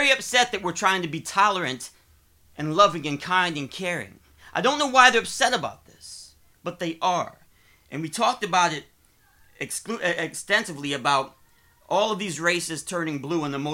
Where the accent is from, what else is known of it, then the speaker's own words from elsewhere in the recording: Ohio, United States; now in Arizona, United States; I'm from Ohio. You know, we're from all over the country